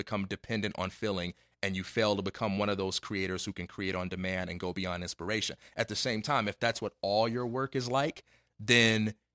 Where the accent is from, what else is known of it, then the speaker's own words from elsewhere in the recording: Chicago, Illinois, United States; So Chicago is home, man. So, you know, I grew up in the Michael Jordan era